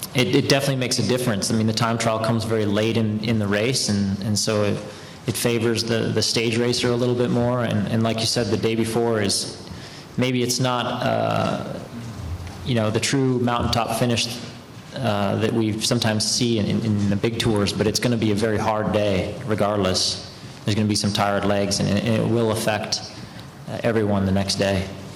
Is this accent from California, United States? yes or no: yes; Santa Rosa, California, United States; especially having worn the yellow jersey a couple times into my hometown. It was like the first year was quite overwhelming, because we came into Santa Rosa and it was just literally packed